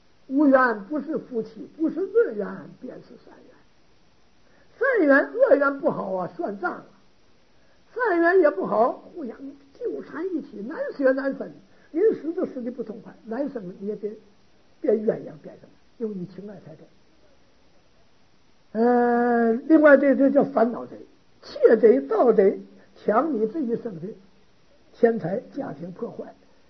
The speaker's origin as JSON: {"language": "Chinese", "country": "China", "said": "我们中国人翻译中国话"}